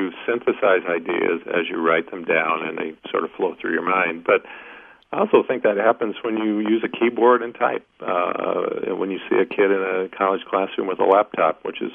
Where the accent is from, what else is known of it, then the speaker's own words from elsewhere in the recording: Indiana, United States; Well, I grew up in Indiana. Those two lawmakers are probably from my hometown.